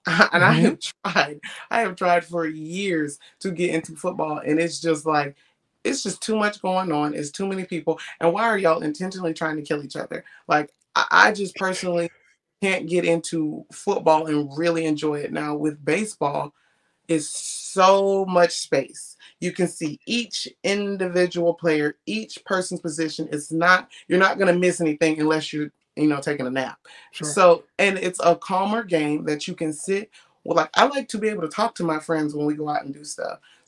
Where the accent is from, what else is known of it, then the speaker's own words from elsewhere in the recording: Augusta, Georgia, United States; I didn't grow up a baseball fan. Mm-hmm. I'm from Augusta, Georgia, and we have the Augusta Green Jackets, but baseball was not pushed in the community at all.